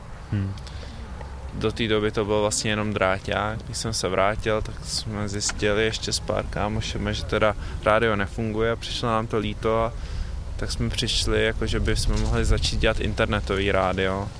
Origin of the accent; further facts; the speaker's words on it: Prague, Czechia; Jsem Pražák, tudíž jsem na kolejích nikdy nebydlel.